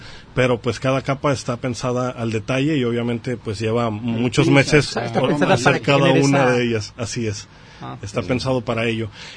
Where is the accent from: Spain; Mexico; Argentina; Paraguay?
Mexico; soy orgullosamente mexicano, que también tengo raíces de las diferentes culturas ancestrales